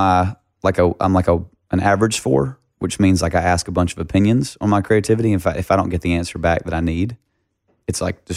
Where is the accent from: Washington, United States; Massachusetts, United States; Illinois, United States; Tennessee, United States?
Tennessee, United States; Nashville; also born or lived in Valdosta; Well, no, I grew up in Nashville.